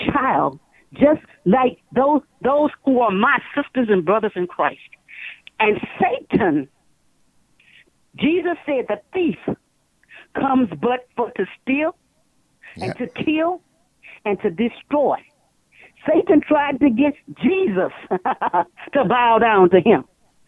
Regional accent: United States; I am an American. An American black woman.

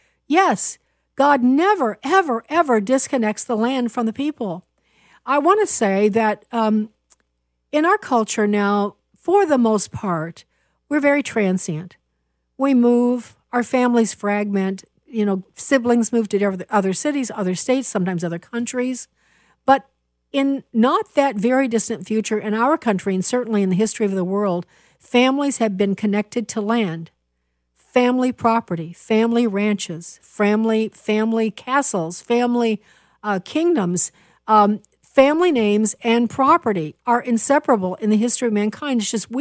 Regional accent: South Africa; We grew up in South Africa.

